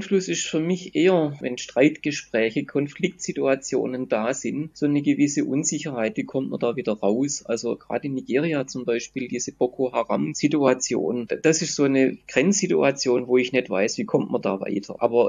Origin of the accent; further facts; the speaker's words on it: Kornwestheim, Baden-Württemberg, Germany; dass meine Heimatstadt Kornwestheim bei Stuttgart so ja relativ nah Richtung Frankreich war